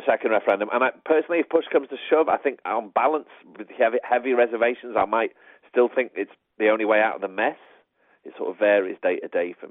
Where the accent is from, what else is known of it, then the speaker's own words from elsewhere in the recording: England, United Kingdom; We're British, you know, what we tend to do, or English is more relevant in this case.